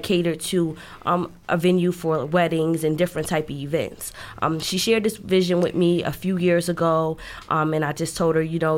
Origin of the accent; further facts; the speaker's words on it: Brooklyn, New York, United States; I'm originally from the Brooklyn, New York area. I came out here in about 2005 with my family.